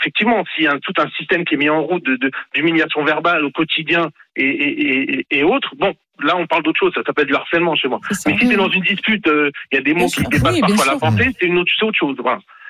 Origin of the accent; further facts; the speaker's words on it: Marseille, Provence-Alpes-Côte d'Azur, France; surtout en tant que Marseillaise.